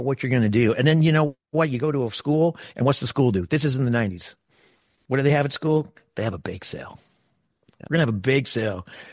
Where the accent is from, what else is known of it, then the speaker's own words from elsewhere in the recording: Midwest, United States; I grew up in the Midwest where it was more just like a brownie bake sale.